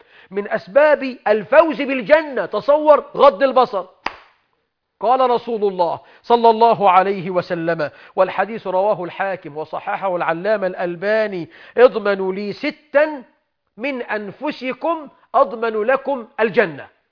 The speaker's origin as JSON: {"language": "Arabic", "country": "Egypt", "said": "بلدنا مصر"}